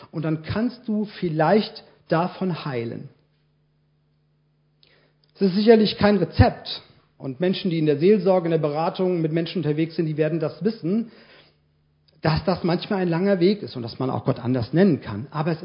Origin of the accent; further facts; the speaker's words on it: Erdbach, Hesse, Germany; meine Heimat, das ist Erdbach. Da bin ich groß geworden. Da stand mein Elternhaus. Da komme ich her.